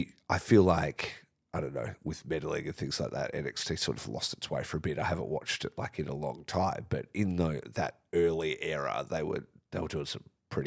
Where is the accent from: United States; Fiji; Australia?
Australia; I was growing up in Australia and it wasn't even on TV here, you know, when I was younger.